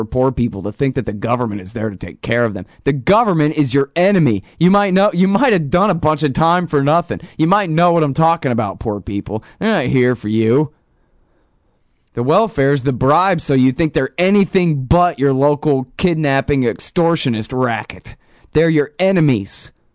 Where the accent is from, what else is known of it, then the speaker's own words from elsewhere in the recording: Texas, United States; You know, I'm from here. I'm a Texan. I'm an American.